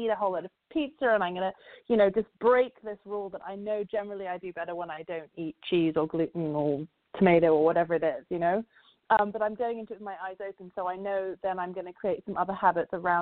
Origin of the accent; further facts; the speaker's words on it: London, United Kingdom; now in Cleveland, United States; I'm a white woman who's 42, I have 3 children, I live in Cleveland, I grew up in London